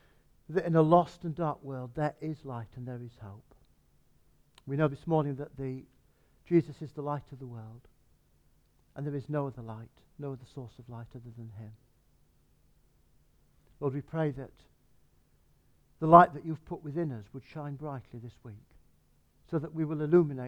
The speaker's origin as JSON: {"language": "English", "region": "England", "country": "United Kingdom", "said": "Trouble is, we're so English, aren't we?"}